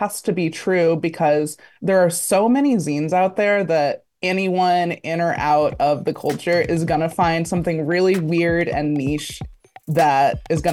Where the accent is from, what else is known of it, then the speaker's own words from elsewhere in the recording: Aurora, Illinois, United States; I liked growing up in Aurora. It's a big suburb, and we were at the end of the BNSF train line. So as soon as I was old enough, I was taking the train downtown to Chicago as much as I could.